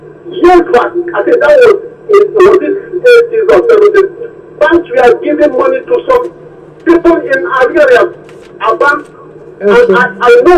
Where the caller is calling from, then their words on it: Lagos, Nigeria; Calling from Lagos City, Okota.